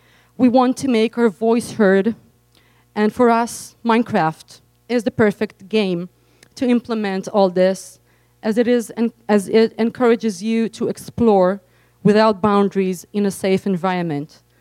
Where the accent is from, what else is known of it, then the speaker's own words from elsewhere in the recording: Tel Aviv, Tel Aviv District, Israel; English is a second language; from Toya. I'm super excited. I'm not a native speaker, so I'm going to read. I'm not from the US. I'm from Tel Aviv in Israel, yet I know we face the same challenges.